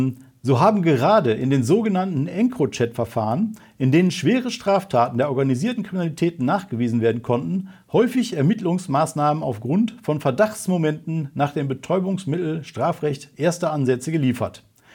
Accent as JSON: {"language": "German", "town": "Remscheid", "region": "North Rhine-Westphalia", "country": "Germany", "said": "jedenfalls nicht aus Remscheid, wo ich herkomme"}